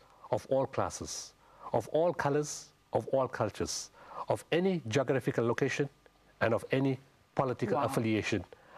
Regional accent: Potchefstroom, North West, South Africa; In the Northwest, in a town called Potchefstroom. Very small place, but it was a wonderful place. It still is a wonderful place. And we grew up in an extended family. Grandfather, uncles, brothers, sisters, families all living together in one big yard.

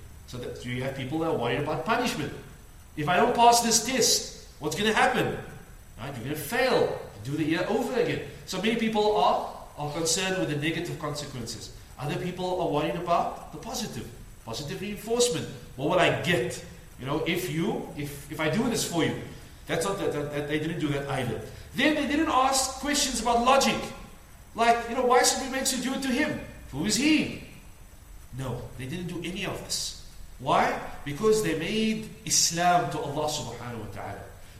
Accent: Cape Town, Western Cape, South Africa; in South Africa, I'm from Cape Town, we grow up in Muslim homes.

